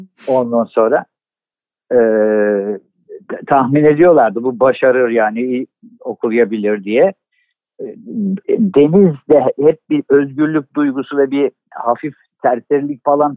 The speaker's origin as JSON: {"language": "Turkish", "region": "Istanbul", "country": "Turkey", "tie": "born or raised there", "said": "Neyse işte sonuçta benim hani çocukluğum bu Anadolu Hisarı'nda geçti."}